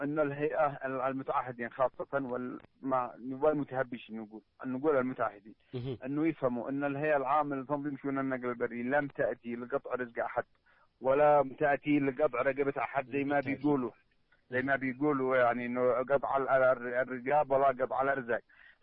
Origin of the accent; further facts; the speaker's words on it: Yemen; إلا عندنا في اليمن